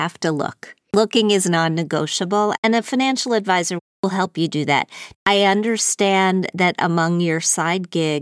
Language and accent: English; Midwest, United States; I grew up in the Midwest myself.